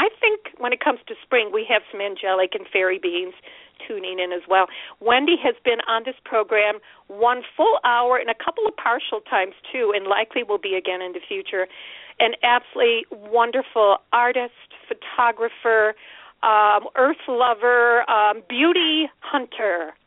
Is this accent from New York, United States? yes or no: yes; Utica, New York, United States; There is in Utica, New York, what was essentially my hometown until about 7-8 years ago. Utica, New York, it's in the central New York area.